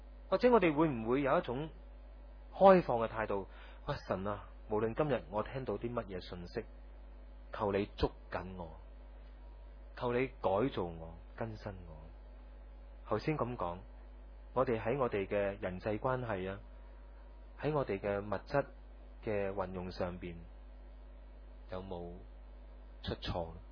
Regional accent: China; 我们中国人呢就最论尽这样东西的，不喜欢人提的。

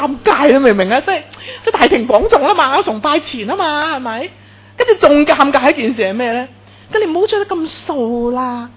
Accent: Hong Kong; 咁你知我哋香港人啲床啦，通常双人床都3.5尺都得㗎嘛

